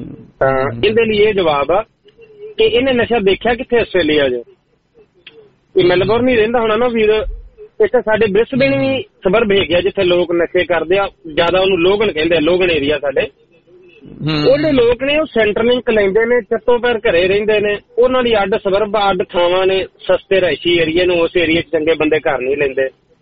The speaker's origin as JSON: {"language": "Punjabi", "region": "Punjab", "country": "India", "tie": "born or raised there", "said": "Makhu area ਜੀ, ਮਖੂ ਦੇ ਕੋਲ ਮੇਰਾ ਪਿੰਡ ਆ"}